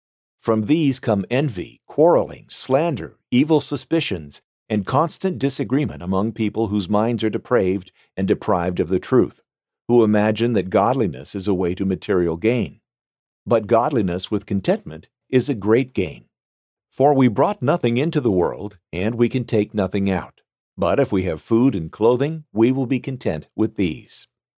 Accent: Riverside, California, United States; I used to attend a church here in my hometown of Riverside, California.

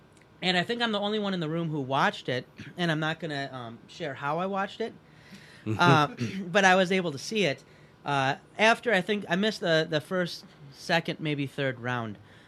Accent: Michigan, United States; who, by the way, is from Michigan, my home state, although I was not pulling for him in the fight.

